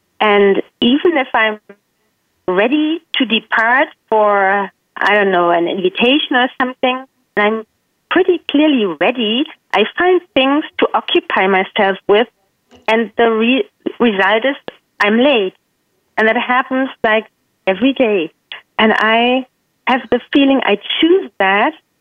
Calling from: Hamburg, Germany; Hello, I'm calling in from Hamburg in Germany.

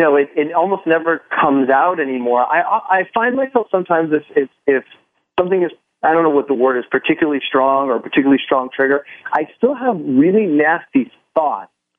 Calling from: New York City, New York, United States; New York City.

